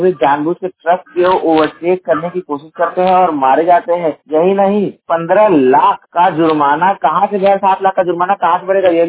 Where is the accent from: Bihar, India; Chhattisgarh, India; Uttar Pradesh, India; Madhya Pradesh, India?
Uttar Pradesh, India; मैं उत्तर प्रदेश के जौनपुर जिले का निवासी हूँ